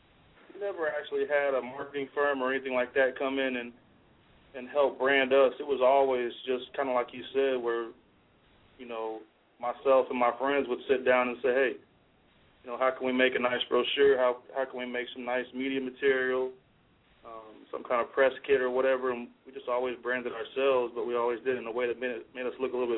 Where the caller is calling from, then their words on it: Houston, Texas, United States; I'm calling from Houston, Texas, and right now I am an managing partner for a hip-hop group called